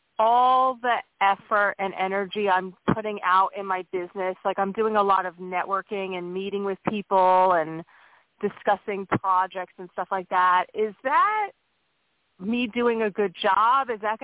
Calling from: Pennsylvania, United States; Hey, Tony … from Pennsylvania.

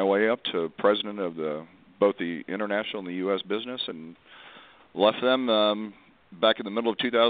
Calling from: Addison, Texas, United States; I'm in Addison, Texas.

